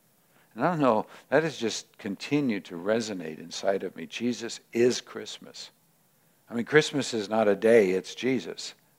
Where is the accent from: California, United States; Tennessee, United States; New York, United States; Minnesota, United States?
California, United States; Ventura; I grew up in Ventura. My mom's house had to be evacuated.